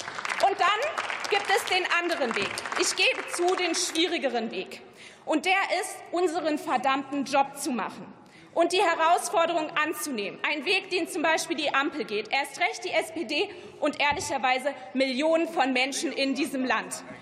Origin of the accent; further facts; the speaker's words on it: Bonn, North Rhine-Westphalia, Germany; In meiner Heimatstadt Bonn werden in den nächsten Jahren 3.300 Kilometer Kabel neu verlegt werden müssen